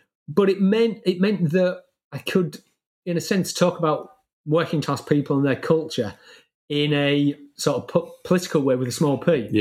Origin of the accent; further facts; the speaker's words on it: Hull, Yorkshire and the Humber, United Kingdom; I come from Hull.